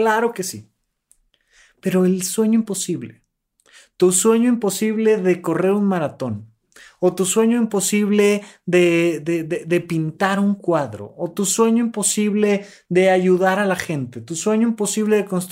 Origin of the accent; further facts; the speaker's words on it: Almoloya de Juárez, State of Mexico, Mexico; also born or lived in Toluca; Yo crecí, nací en Toluca, Estado de México, crecí en Almoloya de Juárez. Crecí en un pueblito donde pensar siquiera en conocer a alguien que salía en la televisión era literalmente imposible.